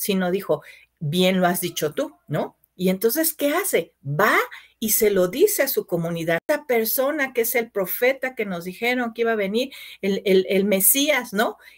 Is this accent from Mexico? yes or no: yes; Mexico; Vemos que actualmente nuestro país, México, como América Latina, sigue siendo de los países más violentos, ¿no?